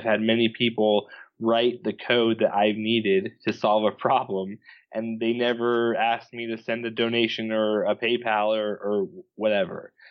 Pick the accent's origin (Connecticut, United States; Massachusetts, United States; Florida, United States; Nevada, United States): Nevada, United States; Reno; There's actually a kid that I grew up with in Reno.